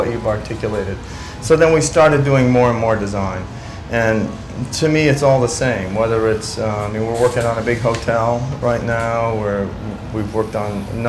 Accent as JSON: {"language": "English", "country": "United States", "tie": "born or raised there", "also_born_or_lived": "Massachusetts", "said": "I was born outside of Boston. I grew up outside of Manhattan."}